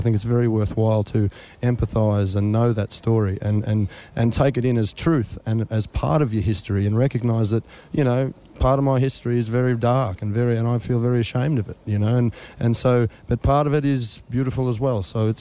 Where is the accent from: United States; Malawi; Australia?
Australia; And we grew up in Australia with a bit of a facade of this, you know, this wonderful first settlement and these pioneers